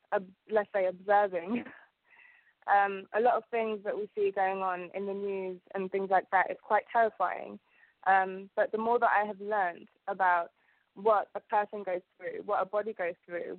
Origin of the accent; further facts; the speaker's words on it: Uganda; born there; Okay, well, I was born in East Africa, and in Uganda there are five kingdoms.